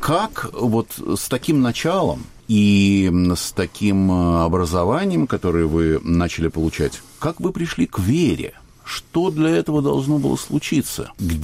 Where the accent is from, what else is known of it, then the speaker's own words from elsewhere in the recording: Saint Petersburg, Russia; moved away as an adult; also born or lived in Paris; now in Prague, Czechia; я человек питерский, и первые 30 лет именно там и прожил. Потом я, правда, немножко пожил в другом городе на букву «П» в Париже, но все-таки приземлился в Праге.